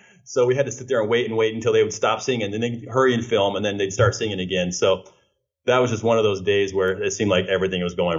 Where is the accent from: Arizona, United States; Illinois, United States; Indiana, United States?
Arizona, United States; Phoenix; I'm in Arizona. Okay. Yeah. So I wanted to stay close to home. This is my hometown. So we shot here in the Phoenix area.